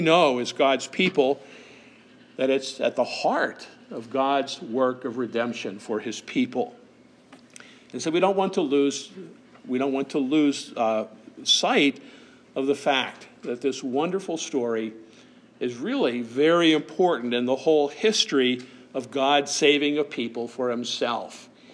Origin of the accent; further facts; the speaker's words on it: Bethlehem, Pennsylvania, United States; Reed and I grew up in Bethlehem, Pennsylvania. We grew up in a land of Bible names.